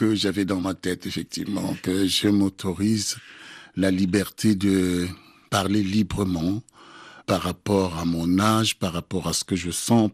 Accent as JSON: {"language": "French", "region": "Kongo Central", "country": "DR Congo", "said": "J'avais fait cette formule parce que je suis du Bas-Congo. Mais je ne sais pas parler la langue, ma propre langue, qui est le Kikongo."}